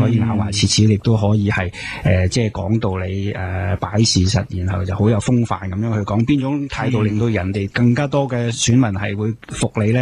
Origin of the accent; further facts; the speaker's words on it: Guangdong, China; 我哋廣東人有一句俗語啊